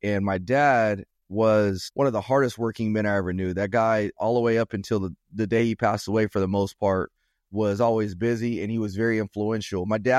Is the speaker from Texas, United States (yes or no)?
no; Rialto, California, United States; I grew up in Rialto, California. Rialto is a smaller city here in Southern California. It's about 5 or 10 minutes west of San Bernardino